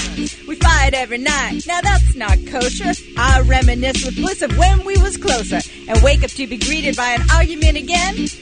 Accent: Inglewood, California, United States; I am so from Inglewood.

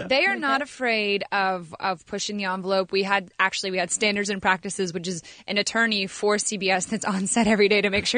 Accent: North Carolina, United States; Well, I grew up in North Carolina, so I'm a big Panther fan, and I'm a big Tar Heel fan.

